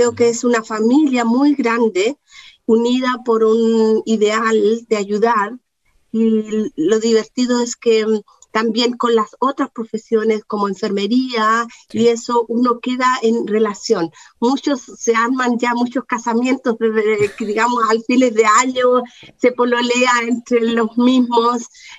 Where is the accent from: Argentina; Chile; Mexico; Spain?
Chile; Chiguayante, Biobío; Yo soy nacida en Coronel, viví en Chiguayante